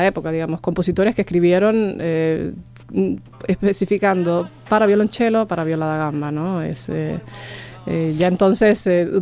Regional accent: Cuba; yo vengo de Cuba

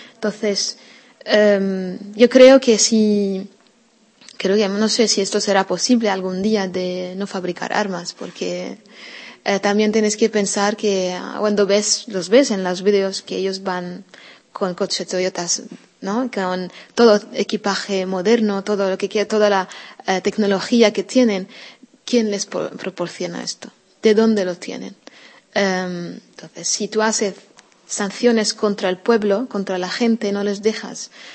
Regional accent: Syria; Pero también entiendo que puede ser, siendo ser humano, siendo Siria, que es un tiempo que vamos a vivir.

